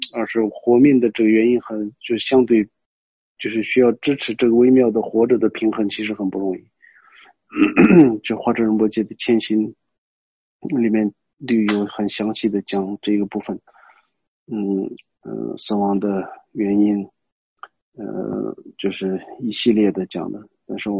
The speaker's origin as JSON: {"language": "Chinese", "region": "Qinghai-Tibet Plateau", "country": "China", "tie": "born or raised there", "said": "连我们家乡在青藏高原嘛，那个地方能有什么洪水啊？"}